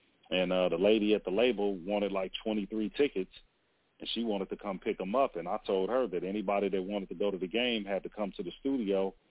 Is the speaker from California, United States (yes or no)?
yes; Carson, California, United States; because we grew up in Carson. So, yeah, it was a great place, man. My parents still live there, and they've been living in their house since 1974. So, yeah, I love Carson.